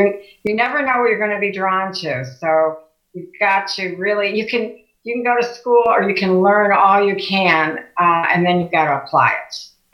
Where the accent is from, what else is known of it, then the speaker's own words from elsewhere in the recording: Chicago, Illinois, United States; also born or lived in Oak Lawn; Well, I grew up in Chicago. Then we moved in to Oak Lawn, but always had a connection to the Indiana Dunes because my grandparents owned property, just land, in Beverly Shores.